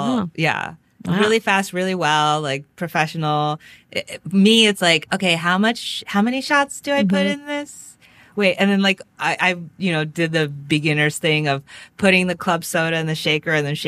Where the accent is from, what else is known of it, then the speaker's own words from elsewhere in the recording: Tokyo, Japan; it's like just happens to be in my hometown, which is like, so I lived in like an area, Akasaka, Roppongi, which is like kind of like the bar district